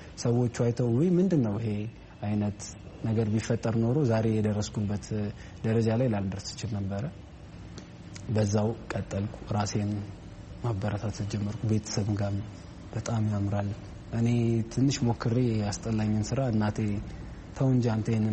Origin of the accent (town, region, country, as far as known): Addis Ababa, Ethiopia; born or raised there